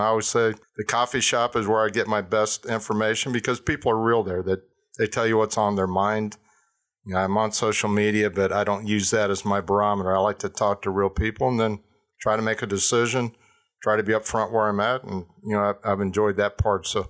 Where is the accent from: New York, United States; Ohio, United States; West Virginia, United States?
Ohio, United States; I grew up in Ohio, up east of Cleveland on Lake Erie. Spent all my time there until I went to college, went to Kent State